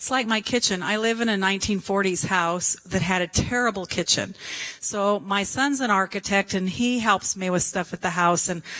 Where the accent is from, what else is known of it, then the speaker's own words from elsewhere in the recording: Colorado, United States; I'm from Colorado. I know how to build a fire.